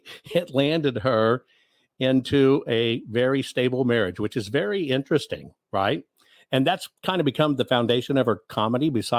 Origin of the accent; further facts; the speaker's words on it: Arkansas, United States; I don't think we're cousins, but then again, I am from Arkansas, so it'd be totally fine if we got married.